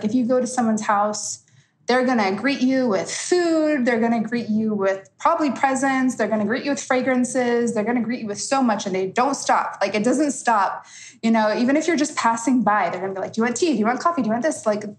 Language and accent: English; United States; Like I am Middle Eastern by background and I was born and raised in the States. My parents were Iraqi immigrants.